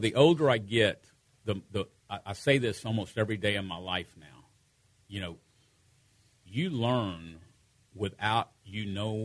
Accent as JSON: {"language": "English", "town": "Houston", "region": "Texas", "country": "United States", "tie": "born or raised there", "said": "Well, when I was growing up, you know, I'll be 65 in December. And when I was growing up, Houston was really basically a small town."}